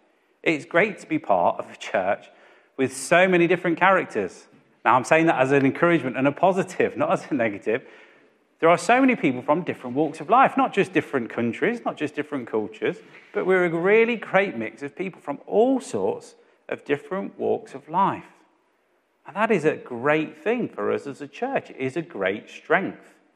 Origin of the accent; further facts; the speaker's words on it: Thurlaston, England, United Kingdom; You know, growing up in Thurleston, not too far away, we used to come and visit here.